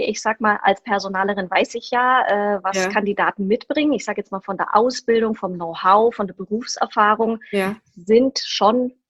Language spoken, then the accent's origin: German; Munich, Bavaria, Germany; Ich lebe in München, da bin ich auch geboren und aufgewachsen. Mhm. Aber wie man an dem Namen schon gehört hat, ich habe einen italienischen Papa.